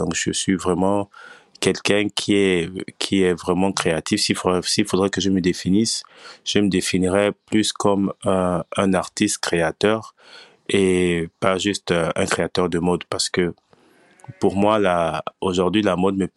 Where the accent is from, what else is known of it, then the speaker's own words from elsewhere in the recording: Gabon; now in Dakar, Senegal; je suis Gabonais d'origine et je suis basé à Dakar.